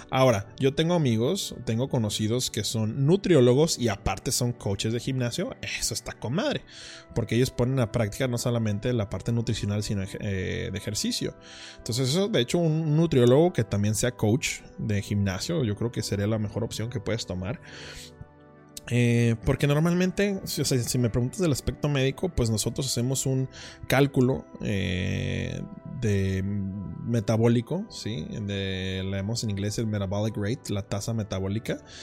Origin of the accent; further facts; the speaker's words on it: Tijuana, Baja California, Mexico; no hablo de inseguridad porque pues, soy de Tijuana, así que no puedo decir nada.